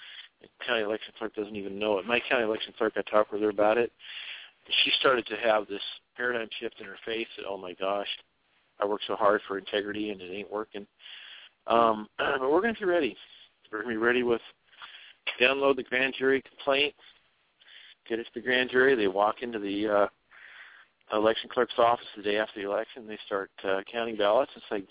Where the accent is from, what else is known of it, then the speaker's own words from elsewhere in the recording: Iowa, United States; also born or lived in Maryland; now in California, United States; No, I'm originally from Iowa, but I'm out in California now.